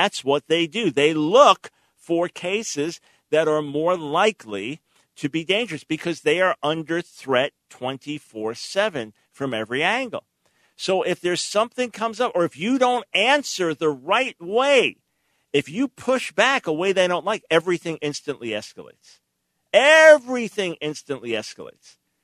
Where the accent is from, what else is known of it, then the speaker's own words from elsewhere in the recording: New York, United States; now in Maryland, United States; So born in 1955, moved to Maryland in 1987 with our family. Nancy born and raised on Long Island, me born in New York City, raised on Long Island.